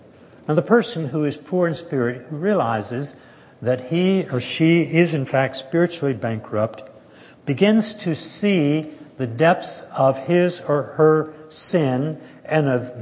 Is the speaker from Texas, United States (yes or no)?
yes; Texas, United States; I have a book at home in which a pastor of a very large church in Texas, happens to be my home state.